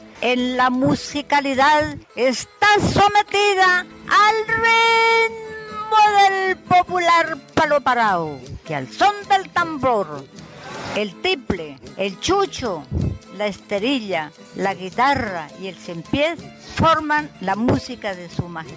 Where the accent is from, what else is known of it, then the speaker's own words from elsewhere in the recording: Aipe, Huila, Colombia; he representado a mi pueblo en diferentes escenarios